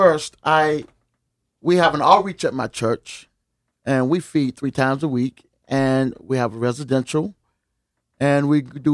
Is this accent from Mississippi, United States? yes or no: no; Virginia, United States; Virginia.